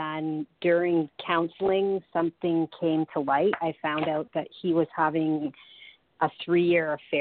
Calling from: Canada; Hi. I'm calling from Canada.

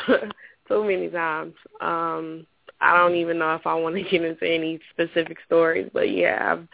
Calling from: Detroit, Michigan, United States; I'm calling from Detroit.

